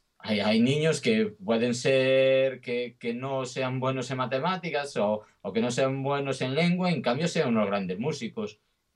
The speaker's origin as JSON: {"language": "Spanish", "town": "Celanova", "region": "Galicia", "country": "Spain", "said": "además de ser gallego, soy de Celanova, que aún ahonda más"}